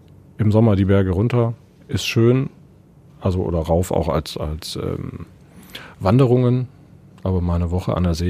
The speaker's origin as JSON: {"language": "German", "region": "North Rhine-Westphalia", "country": "Germany", "said": "ich komme ja aus Westfalen und die sind traditionell mit einem ruhigeren Gemüt ausgestattet."}